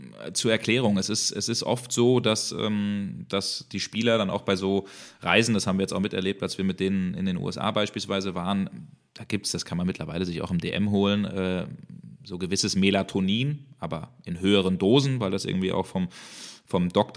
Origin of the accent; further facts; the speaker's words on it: Frankfurt, Hesse, Germany; born there; Da habe ich natürlich als gebürtiger Frankfurter gesagt